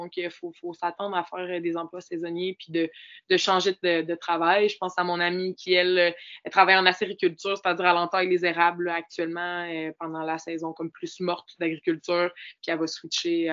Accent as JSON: {"language": "French", "town": "Quebec City", "region": "Quebec", "country": "Canada", "said": "Fait que je suis partie de Québec vers la Pocatière, toute seule, comme une grande."}